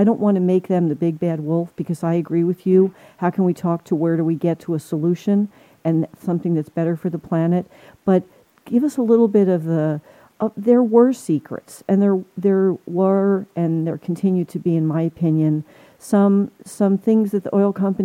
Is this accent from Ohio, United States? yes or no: no; New Jersey, United States; You know, I'm from New Jersey. I was, you know, I had a great happy childhood. I was a Shakespeare major.